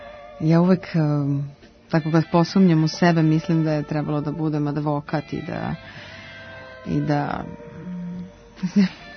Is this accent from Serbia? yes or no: no; Podgorica, Montenegro; Ja sam detinjstvo provela u Podgorici, tadašnjem Titogradu